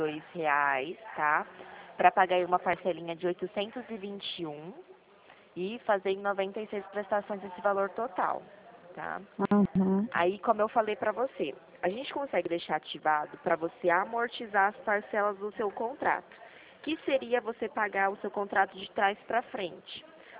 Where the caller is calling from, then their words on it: São Paulo, Brazil; Eu falo, amiga, aqui de São Paulo, né?